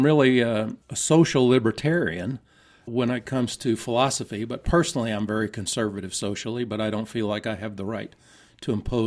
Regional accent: Lynchburg, Virginia, United States; also born or lived in Tucson, Arizona / Michigan; I'm a native Virginian. Okay. I was born in Lynchburg, Virginia.

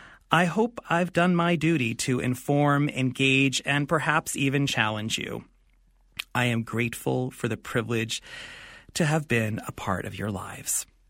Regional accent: Queens, New York, United States; now in San Francisco, United States; I even have cassette recordings of myself as a kid growing up in Queens, New York, playing newscaster aside my older sister.

